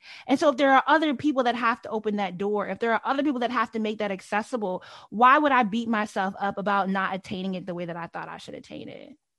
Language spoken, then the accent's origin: English; Delaware, United States; I grew up in Delaware. You know what I mean?